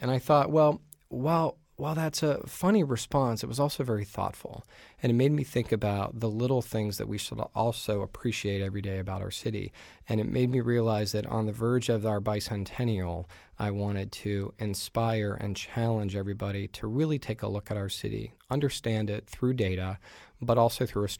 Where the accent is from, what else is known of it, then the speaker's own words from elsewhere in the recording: Youngstown, Ohio, United States; As a young kid growing up in Youngstown and coming from a family of union workers, I was just a lover of cities